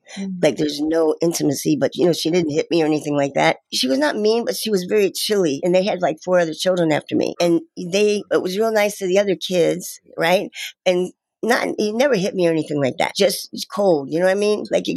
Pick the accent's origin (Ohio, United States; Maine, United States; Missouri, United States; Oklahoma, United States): Ohio, United States; Cincinnati; I was born in Cincinnati, Ohio. Mm-hmm. Grew up there.